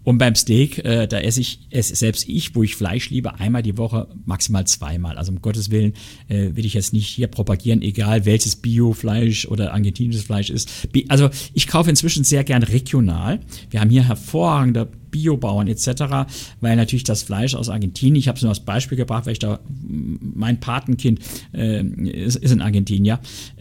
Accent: Saarland, Germany; ich bin ein echter Saarländer

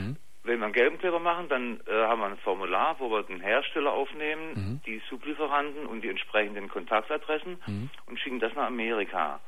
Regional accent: Baden-Württemberg, Germany; moved away; Ich bin Schwabe, wie du hörst.

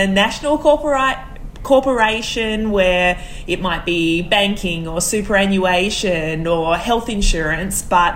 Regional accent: Melbourne, Victoria, Australia; So, I live in Melbourne, Australia. I'm 35 years old. I grew up in Melbourne, did all of my schooling here, did my university here.

